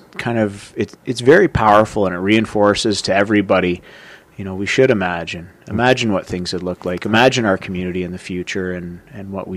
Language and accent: English; Cambridge, Ontario, Canada; also born or lived in Stratford; they moved to Cambridge, raised their family in Cambridge, and I was born in Stratford, grew up in Cambridge